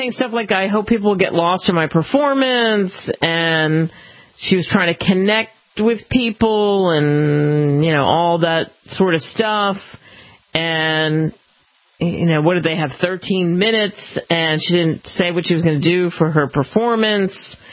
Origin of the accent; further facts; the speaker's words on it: Atlanta, Georgia, United States; I'm originally from Atlanta.